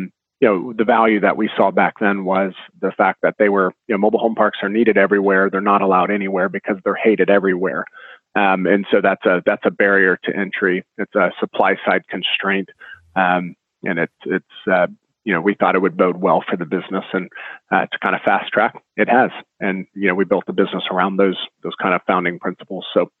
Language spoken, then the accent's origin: English; Orlando, Florida, United States; So, to keep it short for their benefit, I grew up in Central Florida in Orlando.